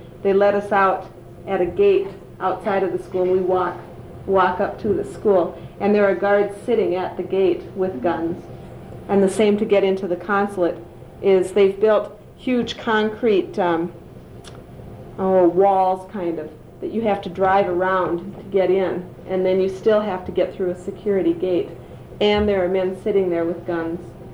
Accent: United States; But there are a lot of jobs at the consulate, and because I'm an American, I can't get it.

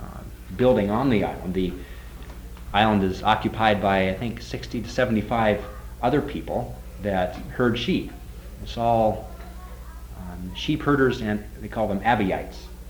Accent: Oregon, United States; I come from Oregon, and I love trees.

